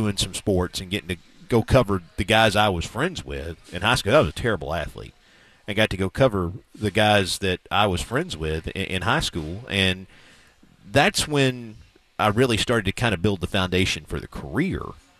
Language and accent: English; Morristown, Tennessee, United States; I'm from East Tennessee. So I grew up in a town called Morristown, about 45 minutes northeast of Knoxville.